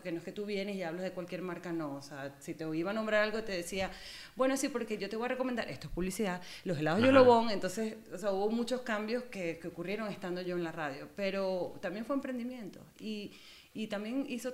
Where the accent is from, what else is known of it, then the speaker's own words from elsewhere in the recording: Maracaibo, Zulia, Venezuela; vengo de Venezuela. Mi mamá es tica venezolana, mi abuelo era de Cartago. Mi abuelo fue cónsul de Costa Rica en Maracaibo, okay, la ciudad donde venimos, y crecí comiendo pejibayes.